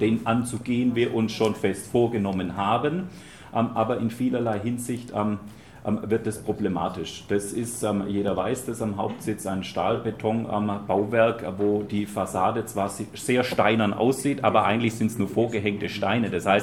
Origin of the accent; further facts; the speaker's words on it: Würzburg, Bavaria, Germany; da unterstreiche ich vielleicht als Würzburger